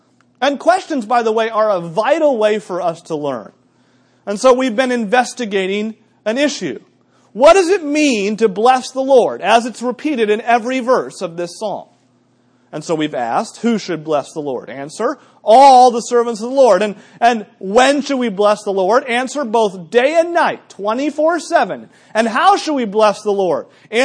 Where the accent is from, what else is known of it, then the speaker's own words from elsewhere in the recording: New England, United States; Now, personally, you know me. I grew up in New England.